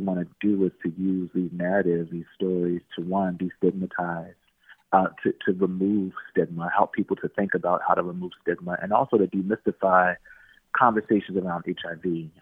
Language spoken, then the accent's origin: English; Camden, New Jersey, United States; the ways that we were sort of riled against as working poor people growing up in Camden, New Jersey.